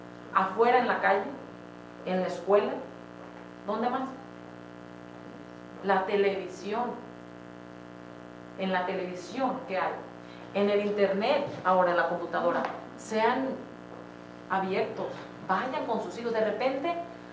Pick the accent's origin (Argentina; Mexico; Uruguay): Mexico; born there; Nací en México, viví con una familia muy hispana, muchísima cultura, pero también convivíamos con los americanos.